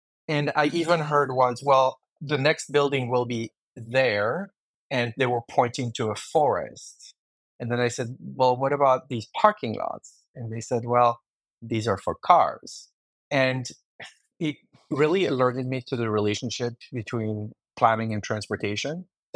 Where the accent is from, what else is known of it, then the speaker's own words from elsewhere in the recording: Geneva, Switzerland; moved away as an adult; also born or lived in Montreal / Calgary; now in Toronto, Canada; I was born in Geneva, Switzerland, where I spent my childhood and I lived until my high school certificate and mandatory army service. And then I moved to Montreal to study at McGill and was transferred to Calgary before coming to Toronto.